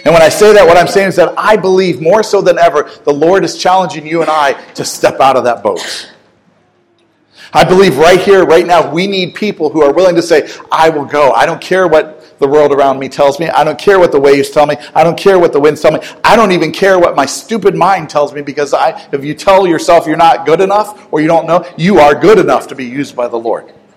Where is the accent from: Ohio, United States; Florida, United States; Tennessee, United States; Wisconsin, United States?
Ohio, United States; Ravenna; Yeah, I'm from Ravenna. I graduated from Southeast.